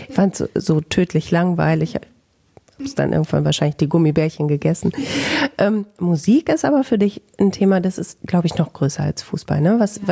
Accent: Bielefeld, North Rhine-Westphalia, Germany; bei mir in meiner Heimat in Bielefeld

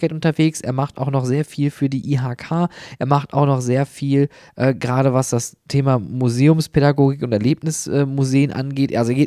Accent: North Rhine-Westphalia, Germany; für mich als Ruhrpottler

